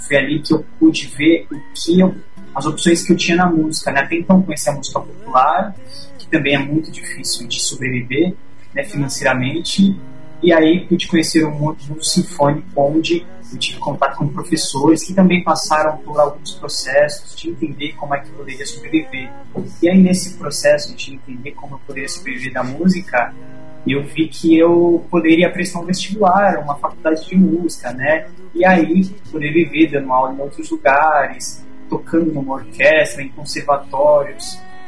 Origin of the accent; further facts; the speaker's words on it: São Paulo, Brazil; Eu não nasci em Paraisópolis, eu nasci no bairro do Bixiga, um bairro central da cidade de São Paulo, por sinal, muito, muito, muito musical, sambista. Mas meus pais se separaram muito cedo, eu vim pra cá, pra Paraisópolis, eu tinha por volta de 5, 6 anos de idade.